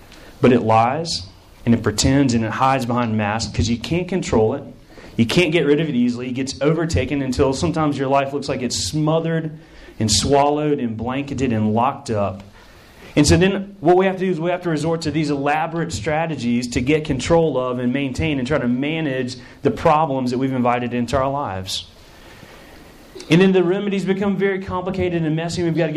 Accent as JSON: {"language": "English", "town": "Chattanooga", "region": "Tennessee", "country": "United States", "tie": "born or raised there", "said": "Well, in my hometown, Chattanooga, Tennessee, had a bad problem with kudzu. In fact, above the school I went to in Macaulay, there was this thing called Missionary Ridge"}